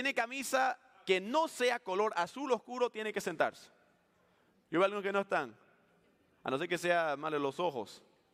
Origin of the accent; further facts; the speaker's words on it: Bolivia; yo soy boliviano, ¿cómo están? Como me gusta siempre decir, soy cara de gringo, corazón latino